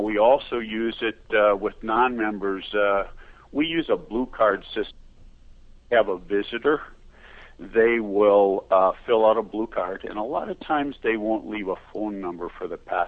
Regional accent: Milwaukee, Wisconsin, United States; I'm from Milwaukee myself, and the pastor's from Minnesota

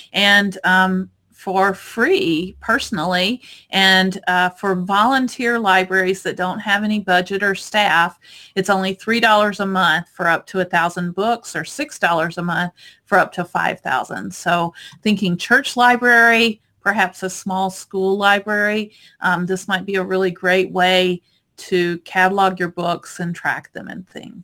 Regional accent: Natchez, Mississippi, United States; that's my hometown in Natchez.

